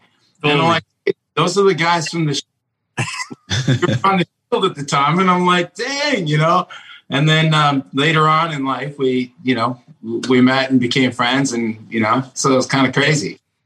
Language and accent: English; Salem, United States; I grew up in Salem, right where you guys were, and I had a love for the arts.